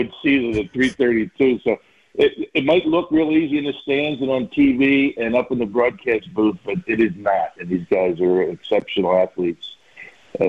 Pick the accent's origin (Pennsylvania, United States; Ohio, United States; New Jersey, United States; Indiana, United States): New Jersey, United States; moved away as an adult; now in Wisconsin, United States; I grew up in New Jersey, but got drafted by the Brewers, and since 1994, I've owned a house here. And I consider myself a Wisconsinite.